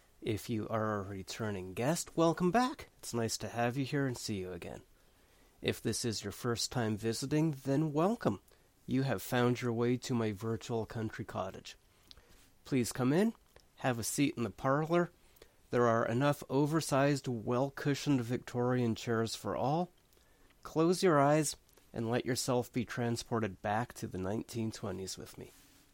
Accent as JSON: {"language": "English", "country": "Canada", "tie": "born or raised there", "said": "as a child growing up in Canada"}